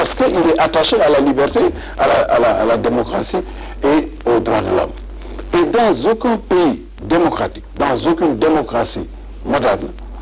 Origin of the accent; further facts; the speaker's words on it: Senegal; Non, non. Nous sommes tous des Sénégalais. Nous avons quand même des valeurs à défendre.